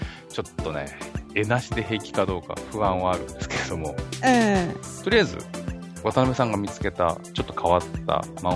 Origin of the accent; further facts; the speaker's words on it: Isesaki, Gunma, Japan; 私の実家は伊勢崎市っていうところがあって